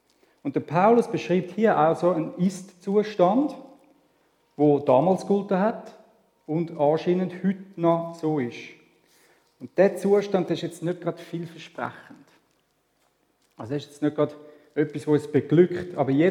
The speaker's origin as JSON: {"language": "German", "country": "Switzerland", "said": "wie wir hier in der Schweiz auch nicht. Wir sind Schweizer."}